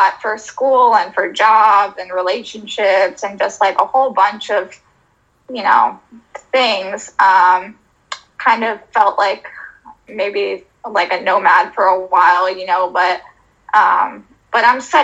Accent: Florida, United States; now in Philadelphia, United States; I'm originally from Florida.

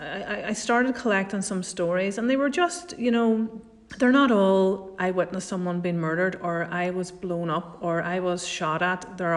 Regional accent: Northern Ireland, United Kingdom; growing up in Northern Ireland, there was always news happening.

